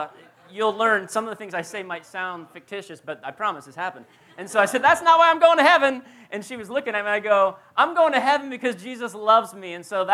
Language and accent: English; Florida, United States; When my wife and I were growing up in South Florida, we really longed to come to the South.